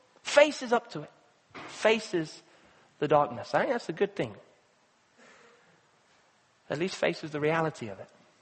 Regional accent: Kenya; I grew up in Kenya.

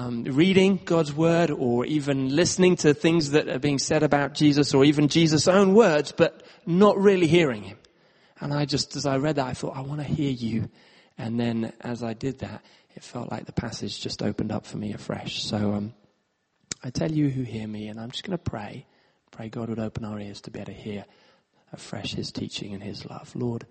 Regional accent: Nairobi, Kenya; And I grew up in Nairobi, so I had a big heart for what was going on there.

